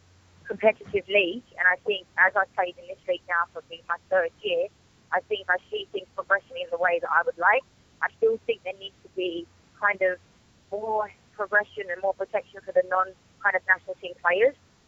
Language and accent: English; England, United Kingdom; But that's not saying I can't play in cold weather because I'm from England.